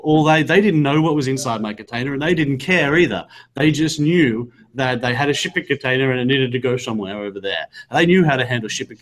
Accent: Australia; now in United States; When I moved to America, I came here from Australia, and I had a shipping container.

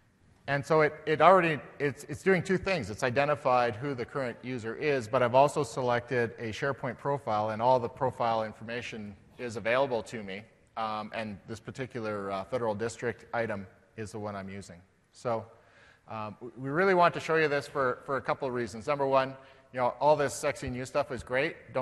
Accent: Canada; In case you hadn't noticed by our accents, we are Canadian, so this is not U.S. data.

